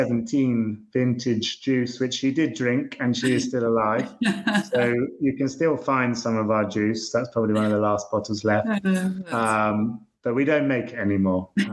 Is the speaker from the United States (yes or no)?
no; United Kingdom; and we're British, so we don't do that. We just sort of stumble along a bit.